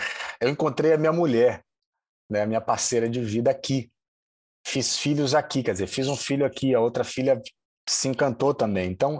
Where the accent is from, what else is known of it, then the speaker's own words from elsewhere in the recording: Salvador, Bahia, Brazil; eu sou daqui, assim, é aqui as minhas referências culturais, minhas referências, né, pessoais, né, a minha escola, minha foi tudo aqui, eu sou muito baiano mesmo, com muito orgulho.